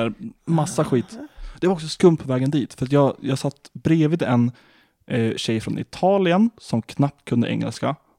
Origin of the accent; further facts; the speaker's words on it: Lapland, Sweden; Det är absolut längre hem till mina hemtrakter i Lappland än där till Skåne.